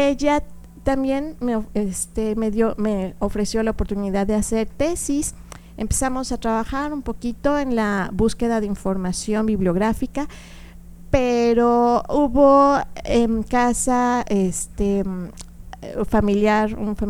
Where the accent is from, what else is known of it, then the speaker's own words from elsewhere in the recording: Mexico City, Mexico; born there; also born or lived in Cuernavaca; pues yo venía, o sea, pues de estar en la ciudad, en Cuernavaca, yo nací en Ciudad de México, sí estaba acostumbrada como que a otro ambiente, pese a que durante niña por muchos años iba a Jonacatepec, que es un poblado hacia el oriente.